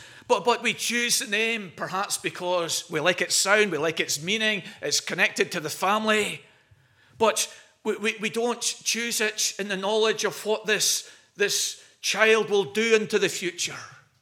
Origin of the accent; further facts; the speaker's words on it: Perth, Scotland, United Kingdom; I grew up in Perth.